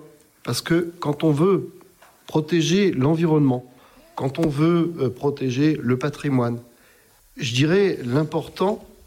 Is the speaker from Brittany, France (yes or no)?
no; Tours, Centre-Val de Loire, France; born there; c'est dans mon sang, des origines corses, quoi. Et puis, bien sûr, des origines tourangelles, hein, parce que je suis né à Tours, quand même.